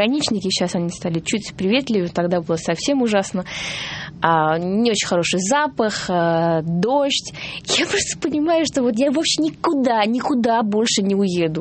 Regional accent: Georgia; у меня есть и грузинское гражданство, и российское гражданство, и в первую очередь я грузинка.

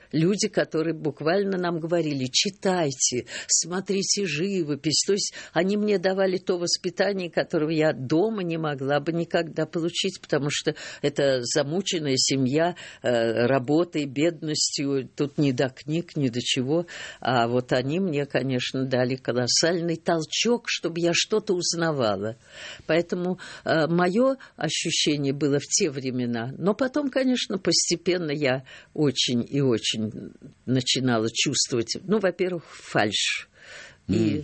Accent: Siberia, Russia; что я именно из Сибири

